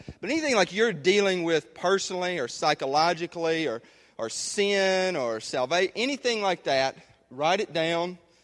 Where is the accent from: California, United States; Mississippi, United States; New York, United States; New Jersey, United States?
Mississippi, United States; I just have a flashback to the church that I was raised in up in North Mississippi